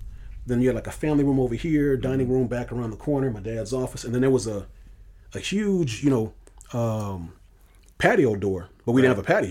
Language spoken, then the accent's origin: English; Illinois, United States; like I said, I was from Illinois.